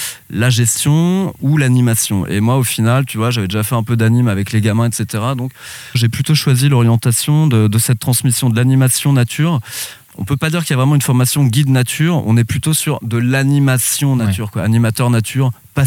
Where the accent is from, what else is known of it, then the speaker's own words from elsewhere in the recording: Hauts-de-France, France; also born or lived in Reims; Du coup moi je viens du côté de la baie, sur le territoire de la baie de Somme depuis tout marmot.